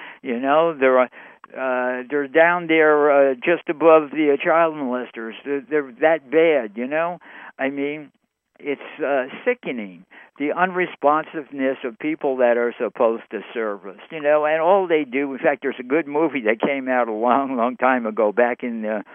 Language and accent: English; New York, United States; like I said, I'm from New York